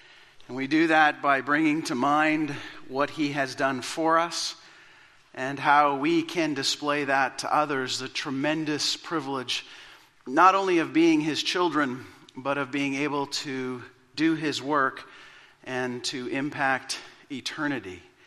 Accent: Canada; I'm a follower of Jesus. I'm Canadian. I'm a Canucks fan most of the year. I'm 47.

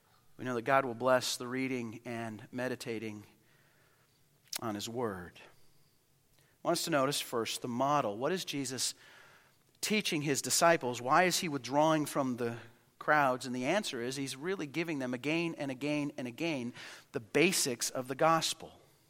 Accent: Calgary, Alberta, Canada; Now, I grew up in Calgary, but Calgary and Toronto are radically different.

